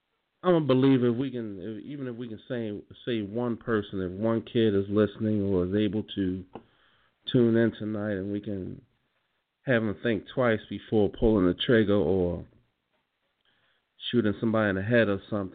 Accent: Baltimore, Maryland, United States; my hometown of Baltimore, which is, we are really, really in desperate need of prayer for our city

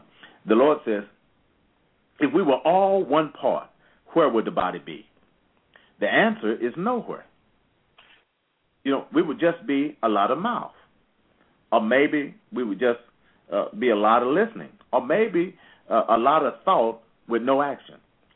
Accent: Darlington, South Carolina, United States; also born or lived in Sumter, United States; I grew up in the Church of God down in Darlington, South Carolina, Sumter, South Carolina, and I had very wise teachers.

